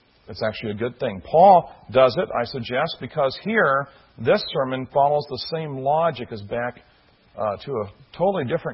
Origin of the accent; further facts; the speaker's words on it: Bible Belt, United States; Now, I grew up in the Bible Belt at a time when the average person knew that there was one true God.